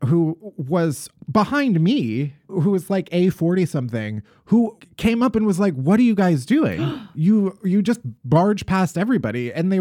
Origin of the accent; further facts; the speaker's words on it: Midwest, United States; It's very awkward, especially as a Midwesterner, because I'm like, I'm never going to stand up for myself.